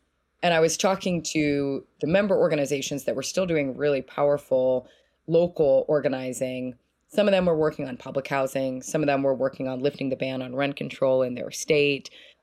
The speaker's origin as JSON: {"language": "English", "town": "Kansas City", "country": "United States", "tie": "born or raised there", "said": "a McDonald's that I used to drive by all the time when I was growing up in Kansas City."}